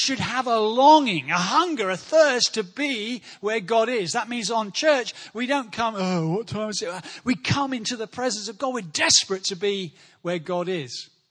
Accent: United Kingdom; That's how we, as British people, express our worship. We're nervous of excitement. I am. We're nervous of embrace or touch. I mean, I am a typical Brit.

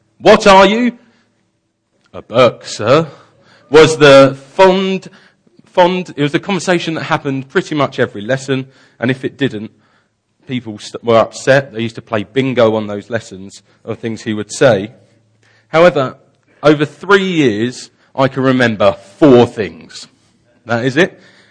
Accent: South East England, United Kingdom; I grew up in Kent, and Kent still has a grammar school system.

